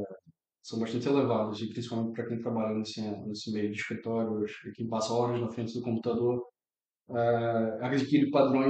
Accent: Brazil; now in Portugal; sou brasileiro, mas minha formação foi toda feita aqui em Portugal.

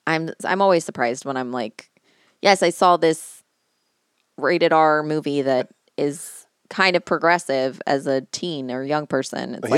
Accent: United States; I always feel like what I see as an American about Australia is very much like how, like, in a similar way, how like Appalachia is

